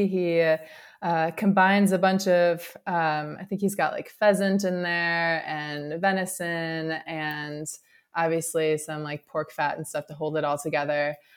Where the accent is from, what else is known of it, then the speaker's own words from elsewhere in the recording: Wisconsin, United States; So I am from Wisconsin